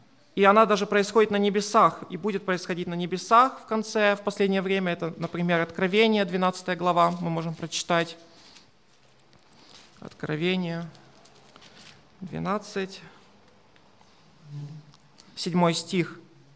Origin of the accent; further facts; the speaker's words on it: Ukraine; Вот я, как украинец, наверное, вы все слышали о войне на востоке Украины.